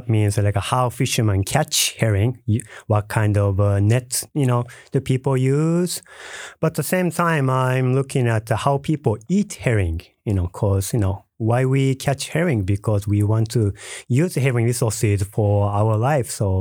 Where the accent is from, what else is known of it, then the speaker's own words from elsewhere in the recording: Japan; English is a second language; Yes. I'm from Japan and I'm an anthropologist.